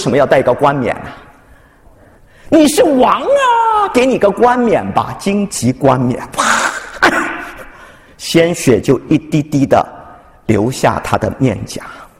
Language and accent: Chinese; China; 就像我们中国人恨日本天皇一样